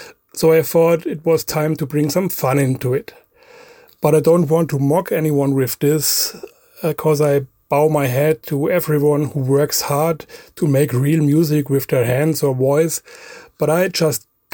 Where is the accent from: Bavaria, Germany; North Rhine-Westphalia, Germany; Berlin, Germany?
Bavaria, Germany; English is a second language; I'm from Bavaria, northern Bavaria, lower Franconia, but I prefer to say I'm from the Rhön. That's a low mountain range in the middle of Germany.